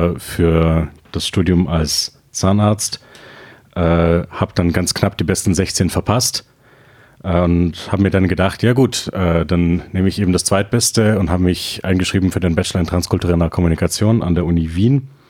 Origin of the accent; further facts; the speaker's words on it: Germany; Auch ich bin von der Zweisprachigkeit geprägt. Im Unterschied zu den Kommilitoninnen bin ich in Deutschland geboren und aufgewachsen.